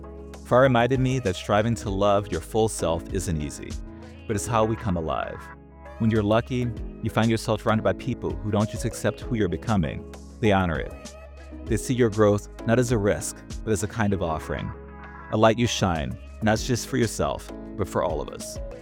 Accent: New Orleans, Louisiana, United States; also born or lived in Washington, D.C.; I came home from Paris during a break from my year abroad and told my mother I was having a crisis of faith. In New Orleans, this kind of thing is expected. I had been raised religiously in church every Sunday from birth to 16

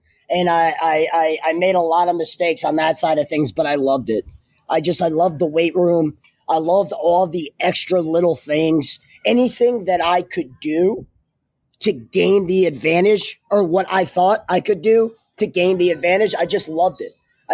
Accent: South Windsor, Connecticut, United States; I'm from Connecticut. I'm from outside the Hartford area, South Windsor, Connecticut.

